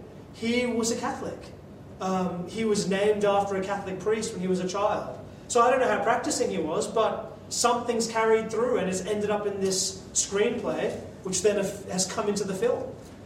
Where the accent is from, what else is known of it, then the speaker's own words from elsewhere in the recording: Sydney, New South Wales, Australia; I'm from Sydney.